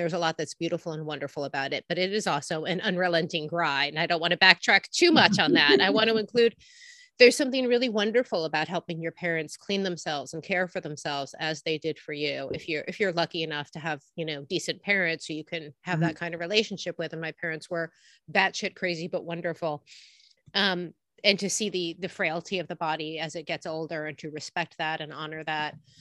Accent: New York, United States; I grew up in Brooklyn, New York, which has always been a really hyper-literate town.

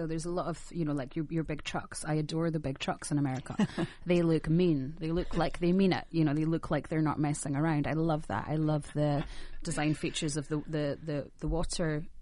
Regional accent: Scotland, United Kingdom; And I'm Scottish, you know, we have an underlying base level of madness as well.

